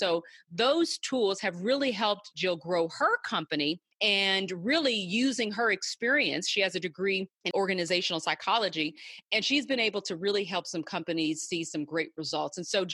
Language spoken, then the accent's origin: English; California, United States; I love Arizona. I'm from Cali, but I love Arizona.